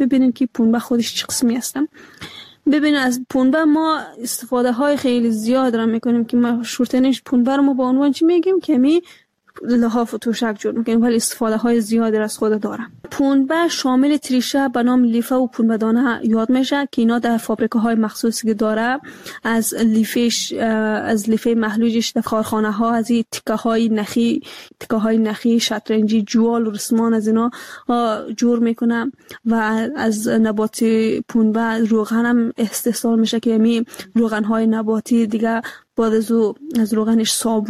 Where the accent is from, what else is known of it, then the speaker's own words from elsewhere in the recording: Afghanistan; افغانستان ما همه ما افغان هستیم